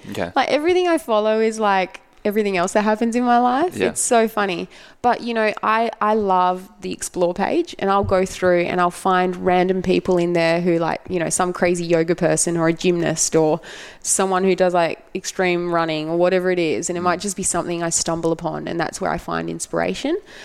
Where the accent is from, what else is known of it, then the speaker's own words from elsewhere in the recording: Australia; Australia is of course up there because I am Australian.